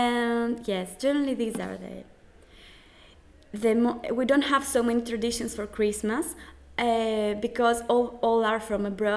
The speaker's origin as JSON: {"language": "English", "town": "Athens", "region": "Attica", "country": "Greece", "said": "For example, I am from Athens"}